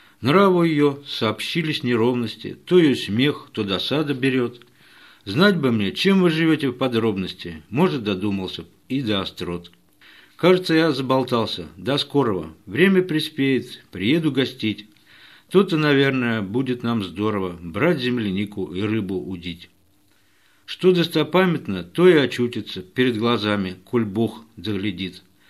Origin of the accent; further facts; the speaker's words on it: Kaluga Oblast, Russia; born there; Нет, я родился в Калужской области.